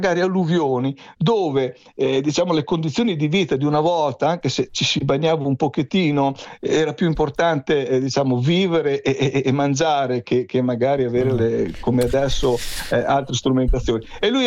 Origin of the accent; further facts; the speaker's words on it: Cesena, Emilia-Romagna, Italy; io che sono romagnolo, sono di Cesena